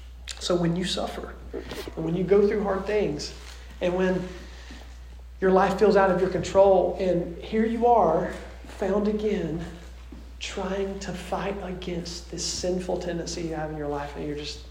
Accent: the South, United States; accent: Southern drawl; I grew up in the Bible Belt in the South. If you can't hear the Southern drawl accent coming out. Grew up there.

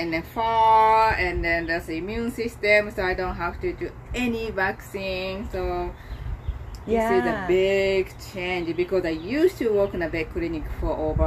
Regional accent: Japan; English is a second language; that's how I grew up in Japan.

